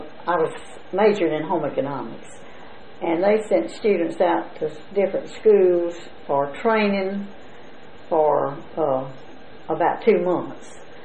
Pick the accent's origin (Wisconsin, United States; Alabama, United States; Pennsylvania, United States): Alabama, United States; Ragland; And I was born in Ragland at home. And Dr. Brown was my doctor.